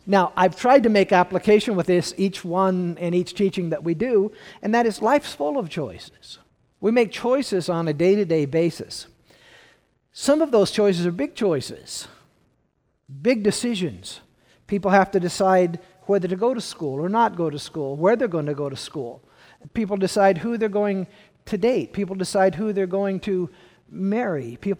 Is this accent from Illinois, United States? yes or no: yes; Peoria, Illinois, United States; I grew up out in Peoria, pretty large family, not much of an education on my mom or my dad's side